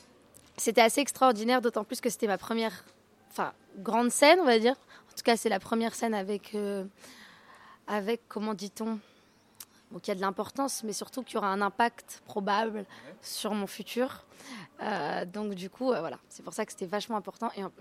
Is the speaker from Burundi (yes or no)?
no; France; je suis née quand même dans France, et j'ai eu une éducation française et tout ça.